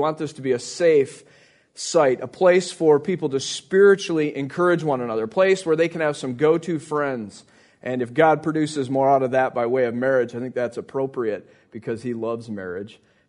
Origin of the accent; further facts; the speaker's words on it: Wisconsin, United States; You know, I'm from Wisconsin, so you have to kind of walk with me today. We're straight-ahead kind of people, okay? Because you don't survive in minus 20 if you're not serious about walking